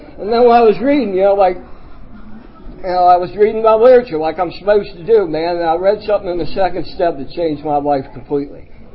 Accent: Baltimore, Maryland, United States; I'm from Brooklyn, Curtis Bay. I'm from Baltimore, too.

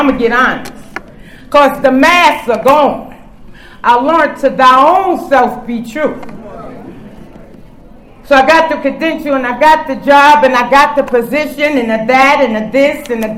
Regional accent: Harlem, New York, United States; I'm from Harlem, New York. Is New York in the house? Shout out to New York.

